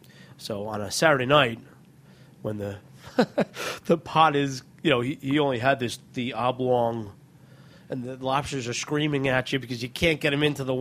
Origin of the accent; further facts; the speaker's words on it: Hoboken, New Jersey, United States; Like, no, we're from Hoboken.